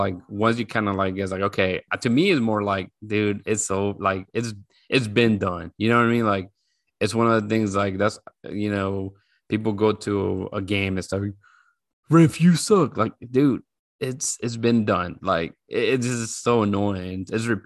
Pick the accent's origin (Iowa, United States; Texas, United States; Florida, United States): Texas, United States; Pearland; also born or lived in Mexico City; Well, I'm from Mexico City, but I landed in Houston close to Pearland and then eventually just grew up in Pearland.